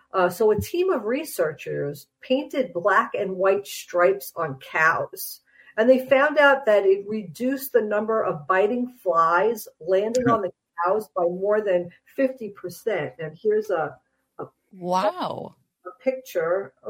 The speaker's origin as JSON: {"language": "English", "town": "Long Island", "region": "New York", "country": "United States", "tie": "born or raised there", "also_born_or_lived": "New Jersey", "lives_now": "Minnesota, United States"}